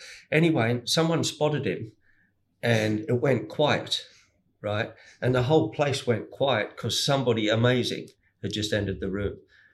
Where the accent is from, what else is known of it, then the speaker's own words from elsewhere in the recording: Middlesbrough, North East England, United Kingdom; was a friend of mine because I came from Middlesbrough.